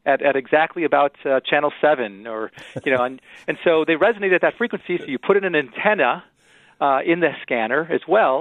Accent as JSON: {"language": "English", "town": "Milwaukee", "region": "Wisconsin", "country": "United States", "tie": "born or raised there", "said": "I grew up in Milwaukee, and I also went to college there at Marquette University. And then I went to the Medical College of Wisconsin, also in Milwaukee. So I kind of stayed in Milwaukee up until I was about 28."}